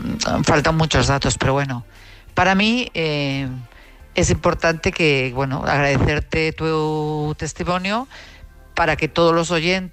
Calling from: Madrid, Community of Madrid, Spain; de Madrid.

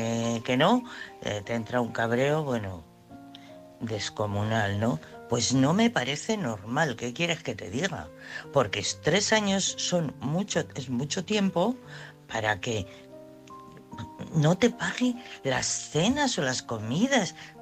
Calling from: Madrid, Community of Madrid, Spain; de Madrid.

